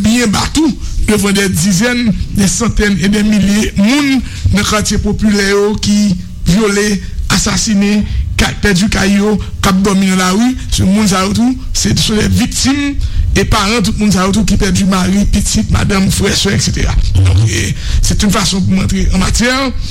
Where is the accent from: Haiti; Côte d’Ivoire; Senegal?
Haiti; faut qu'on est haïtien qu'on a l'heure